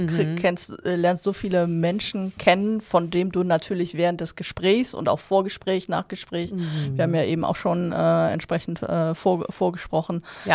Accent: North Rhine-Westphalia, Germany; born there; ich komme gebürtig aus Fellbad

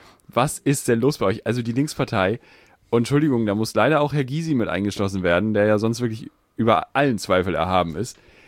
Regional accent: Netherlands; German is a second language; Ich bin ja eigentlich Niederländer.

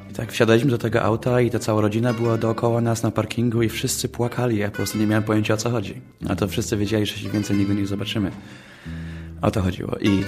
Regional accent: Poznań, Greater Poland Voivodeship, Poland; Ja się urodziłem na Łazarzu tutaj w Poznaniu. 3 pokolenia rodziny mieszkały razem w jednym malutkim apartamencie na skrzyżowaniu Głogowskiej i co wtedy się nazywało Engla.

